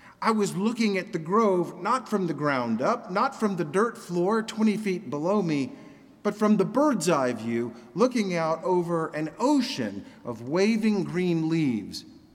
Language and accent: English; Orlando, Florida, United States; I remember growing up in Orlando. That was BD, before Disney. We lived in Orange County, and it was called that because there were 60,000 acres of orange groves under cultivation in that one county alone.